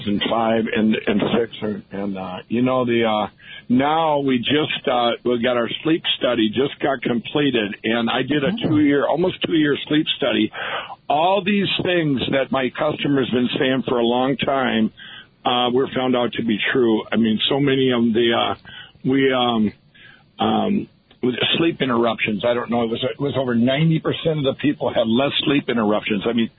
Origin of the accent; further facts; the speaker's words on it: Minnesota, United States; We did an event at U.S. Bank Stadium where the Super Bowl was in my home state of Minnesota.